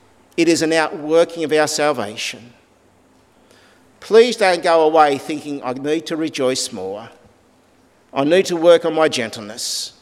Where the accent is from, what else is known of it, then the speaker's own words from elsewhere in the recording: Australia; I'm an Australian. I like being an Australian. It's who I am. I can't be someone that I'm not. Australia is my homeland.